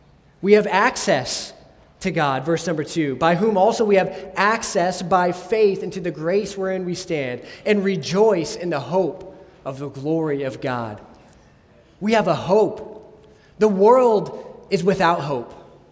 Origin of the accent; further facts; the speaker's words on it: Ohio, United States; I grew up in Northeast Ohio, as many of you know, and so I was only an hour from Cleveland, so the Cleveland Browns were the hometown team.